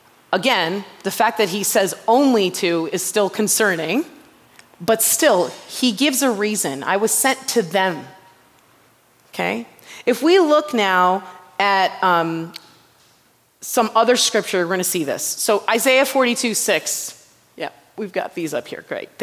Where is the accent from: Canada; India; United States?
India; Culturally, growing up as an Indian person, that was something that was a very big insult. I remember you never said that Malayalam word out loud.